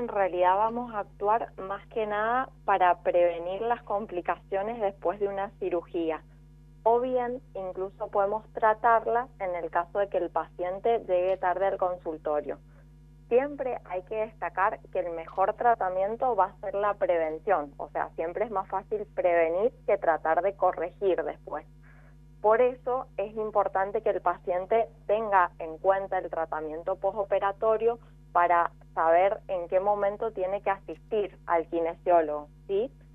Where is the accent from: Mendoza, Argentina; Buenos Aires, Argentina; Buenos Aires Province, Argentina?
Mendoza, Argentina; Rivadavia; Sí, soy de Rivadavia.